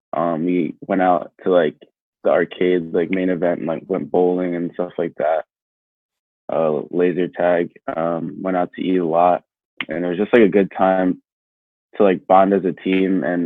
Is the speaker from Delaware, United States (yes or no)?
yes; Middletown, Delaware, United States; I'm from Middletown, Delaware.